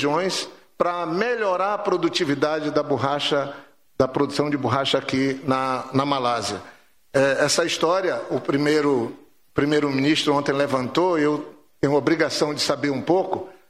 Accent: Acre, Brazil; eu vim do Acre, da Amazônia, a região que é originária da borracha, a Hevea brasiliense.

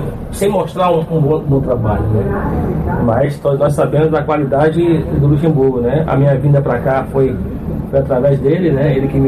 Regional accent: Brazil; Nós somos brasileiros, temos que, a gente gosta de futebol, né?

